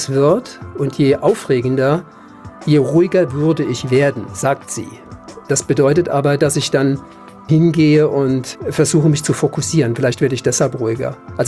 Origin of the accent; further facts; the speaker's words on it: Dreis, Rhineland-Palatinate, Germany; Ich bin in Dreis groß geworden.